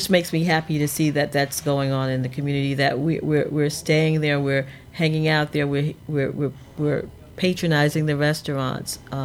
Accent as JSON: {"language": "English", "town": "Brooklyn", "region": "New York", "country": "United States", "tie": "born or raised there", "said": "I think it's hard to respond being an insider. I've always lived in Bed-Stuy."}